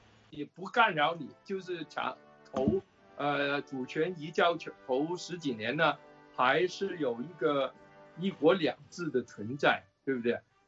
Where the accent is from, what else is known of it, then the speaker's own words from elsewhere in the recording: Guangdong, China; 就变成我们广东人说的那种糖水滚糖鱼